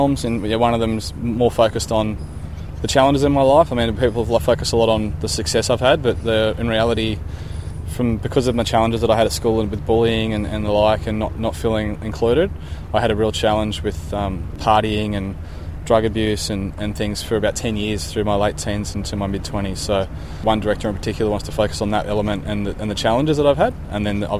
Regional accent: Narrabeen, New South Wales, Australia; Growing up in Narrabeen on the northern beaches of Sydney

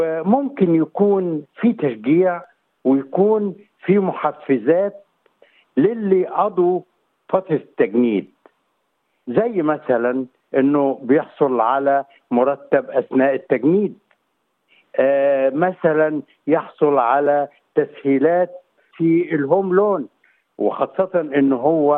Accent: Egypt; أنا مصري وكنت ضابط بالقوات المسلحة المصرية

